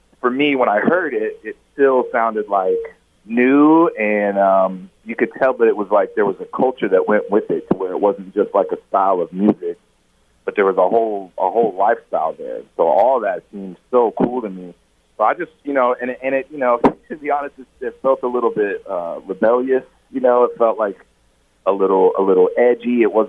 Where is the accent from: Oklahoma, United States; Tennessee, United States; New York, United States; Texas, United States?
Texas, United States; also born or lived in Ohio; I was born in Ohio, but I was raised in Texas. So that's where I've been at since I was a little kid. I'm glad we moved to Texas.